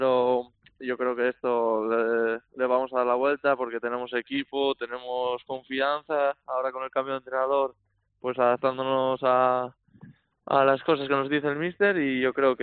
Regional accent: Candás, Asturias, Spain; De Candás, de Candás.

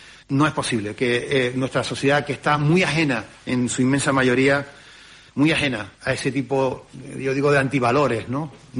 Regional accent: Canary Islands, Spain

